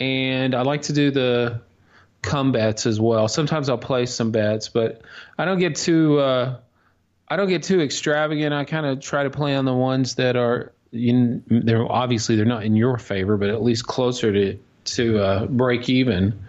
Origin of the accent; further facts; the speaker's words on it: Dallas, Texas, United States; I mean, I'm from Dallas, but and it's hot there, but we don't get 112, 115.